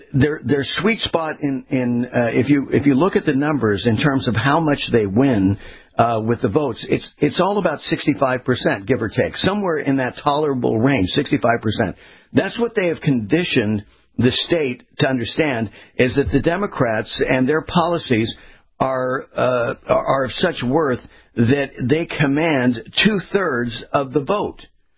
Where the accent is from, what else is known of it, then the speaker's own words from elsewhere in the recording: California, United States; Being born and raised in California, I saw the way California was turned.